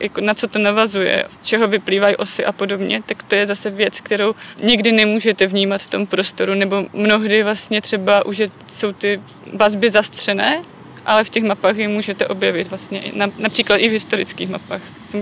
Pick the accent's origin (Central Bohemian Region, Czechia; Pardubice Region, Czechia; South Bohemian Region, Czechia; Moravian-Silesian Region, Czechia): Moravian-Silesian Region, Czechia; Kopřivnice; Nebo pro mě, když pocházím od Kopřivnice, tak už je to velké město.